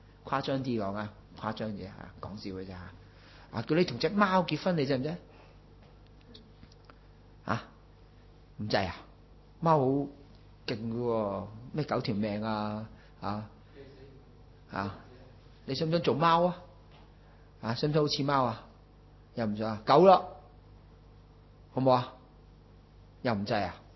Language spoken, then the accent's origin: Cantonese; China; 即系我哋中国人都有嗰啲说话噶啦